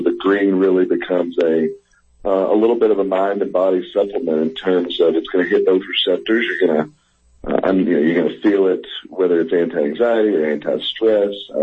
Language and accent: English; Kentucky, United States; much like you would bourbon or moonshine here in my home state of Kentucky.